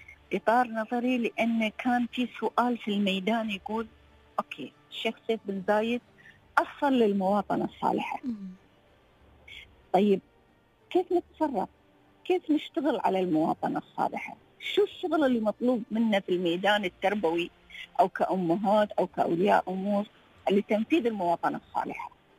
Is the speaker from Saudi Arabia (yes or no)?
no; United Arab Emirates; أنا مثلا إماراتية